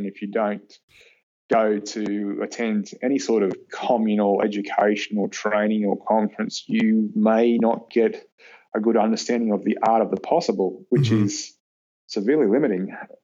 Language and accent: English; Australia; accent: Australian; Sorry, that's my vicious Australian accent coming through.